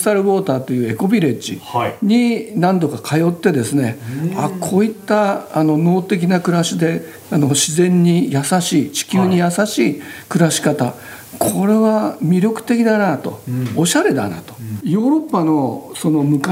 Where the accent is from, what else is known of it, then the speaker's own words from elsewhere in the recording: Hiroshima, Japan; born there; 私広島生まれで、